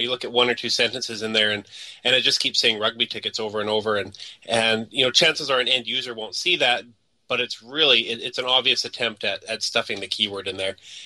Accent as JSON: {"language": "English", "country": "Canada", "said": "and we're so Canadian, aren't we?"}